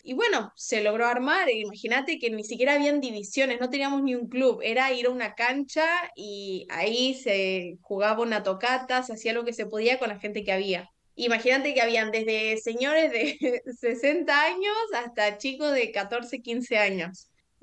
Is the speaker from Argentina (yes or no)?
yes; Argentina; Yo siendo argentina